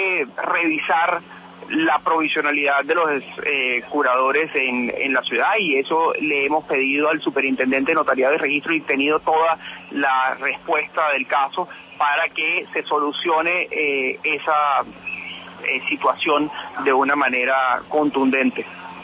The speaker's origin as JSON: {"language": "Spanish", "country": "Colombia", "said": "como colombianos que somos."}